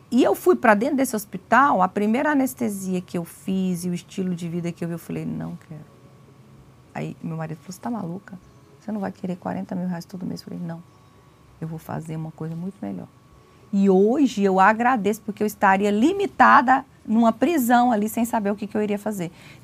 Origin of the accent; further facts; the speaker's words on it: Goiás, Brazil; Eu sou natural de Goiás.